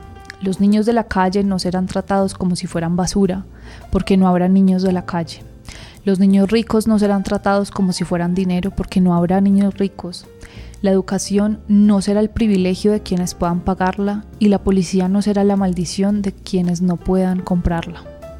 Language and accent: Spanish; Colombia; por ese homenaje a Colombia. A mi tierra querida.